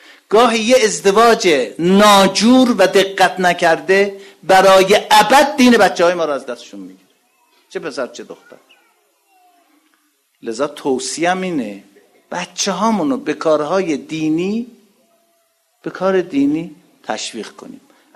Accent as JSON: {"language": "Persian", "country": "Iran", "moved": "as an adult", "said": "ما تازه از ایران اومدیم و دانشجو هستیم و فوق لیسانس داریم میخونیم، من و همسرم"}